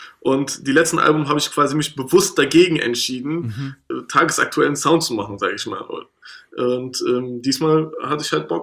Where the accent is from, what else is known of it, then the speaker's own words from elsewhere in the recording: Berlin, Germany; ich komme aus Kreuzberg, ich kenne Brennpunkte, ich weiß, wie Leute reden.